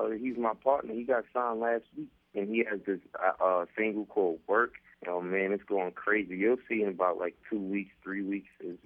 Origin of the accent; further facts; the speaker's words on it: New York City, New York, United States; You know, I'm from New York City, but I was raised on Southern music.